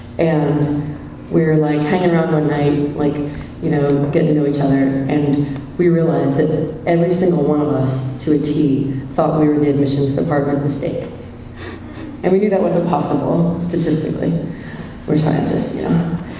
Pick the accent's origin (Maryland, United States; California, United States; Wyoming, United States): California, United States; also born or lived in Texas, United States; I'm from California originally, and living in Texas is essentially living abroad for Californians.